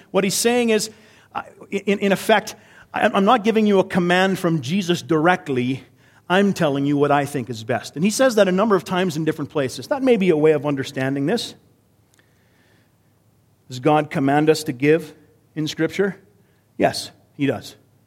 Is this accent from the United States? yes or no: no; Canada; accent: Canadian; Sometimes my Canadian accent gets me in trouble.